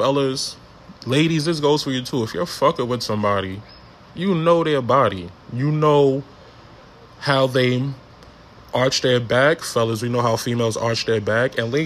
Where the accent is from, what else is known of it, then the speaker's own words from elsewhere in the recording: Queens, New York, United States; So I tell the nigga, I'm from Southside, Queens, bro.